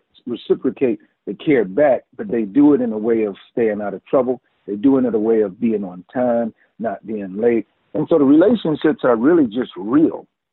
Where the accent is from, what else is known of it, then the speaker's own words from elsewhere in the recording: Royal Oak Township, Michigan, United States; I'm from right outside Detroit. Is right off 8 Mile Road. It's called Royal Oak Township.